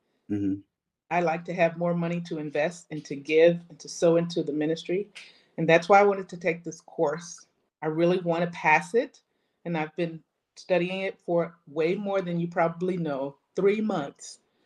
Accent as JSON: {"language": "English", "region": "Wisconsin", "country": "United States", "said": "I'm in Texas, and been here for 22 years. We're from Wisconsin. My husband is from Illinois, and I'm from Wisconsin."}